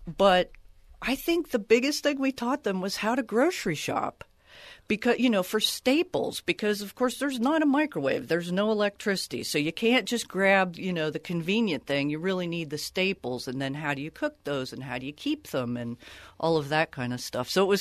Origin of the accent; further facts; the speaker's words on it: Ohio, United States; I grew up in Ohio. We had a farm I could go to.